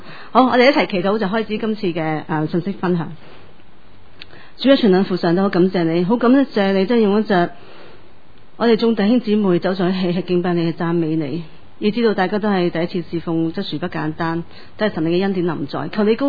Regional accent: China; 即系我哋祖国，即系我哋嘅国家啊！我哋国家，我哋中国人又攞咗好多奖牌

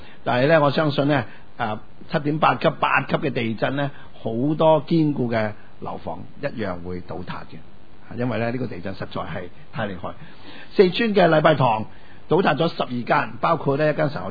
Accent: Hong Kong; 作为香港的信徒，作为一个中国人

